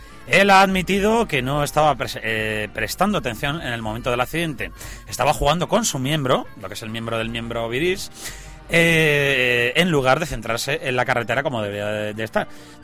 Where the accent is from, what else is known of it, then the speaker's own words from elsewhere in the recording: Torrejón de Ardoz, Community of Madrid, Spain; Somos de Torrejón. ¿Tú te crees, macho, que discriminación porque somos de Torrejón?